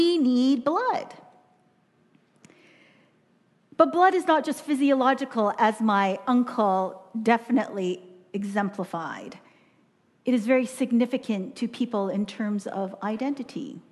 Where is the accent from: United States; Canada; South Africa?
Canada; Toronto, Ontario; My passport says I'm Canadian. My faith says I'm Christian. Who am I? So when I came back to Toronto at the end of the summer